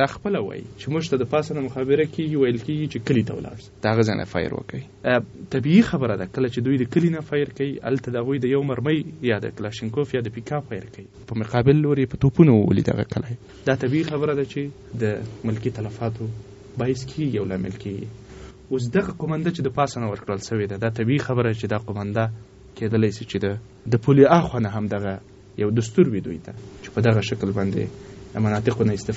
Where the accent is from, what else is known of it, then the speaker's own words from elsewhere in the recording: Kunar, Afghanistan; زه د کونړ په ولایت یم.